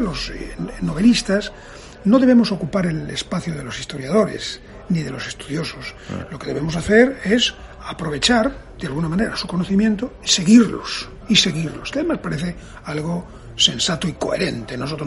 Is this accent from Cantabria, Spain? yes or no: yes; Cantabria, Spain; born there; Yo, en cierto modo, soy cántabro de nacimiento, pero por alguna casualidad mística, soy gallego de espíritu.